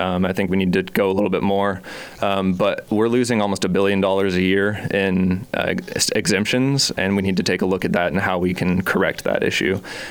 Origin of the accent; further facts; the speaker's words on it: Topeka, Kansas, United States; So I grew up here in Kansas, Topeka native